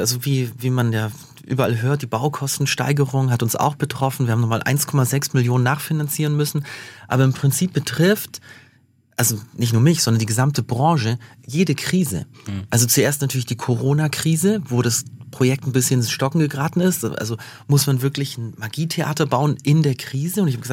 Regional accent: Germany; Das Magietheater steht ja in Neu-Ulm, aber ich bin aufgewachsen in der Region.

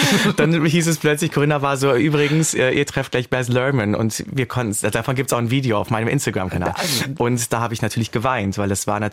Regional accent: Rhineland-Palatinate, Germany; so, hallo, ich komme aus dem Westerwald.

